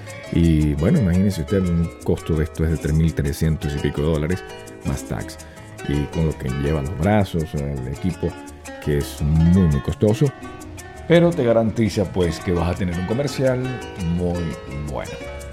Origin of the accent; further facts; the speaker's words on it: Venezuela; also born or lived in California; now in Miami, United States; Soy venezolano, radicado en Miami, vengo de California por mucho tiempo, casi 16, 17 años en California.